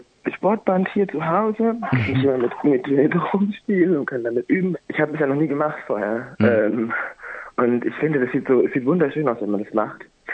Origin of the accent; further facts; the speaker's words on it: Germany; now in Berlin, Germany; ich komme ja aus Deutschland und hatte mir überlegt, also ich wusste nicht so recht, was ich machen sollte, weil ich wollte nicht in Lederhosen kommen, weil ich erstens nicht aus Bayern komme und zweitens wohne ich in Berlin